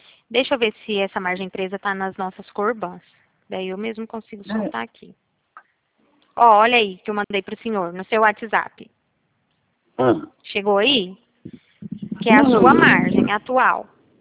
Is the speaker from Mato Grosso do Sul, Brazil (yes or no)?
no; Araçatuba, São Paulo, Brazil; eu sou de Araçatuba, trabalho na central de Araçatuba.